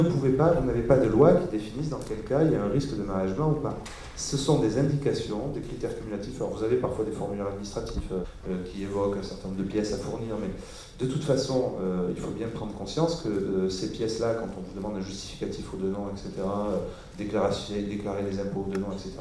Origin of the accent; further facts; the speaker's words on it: Montpellier, Occitanie, France; moi je viens de Montpellier, vous allez dans les petits bleds, Narbonne, Béziers, etc., autour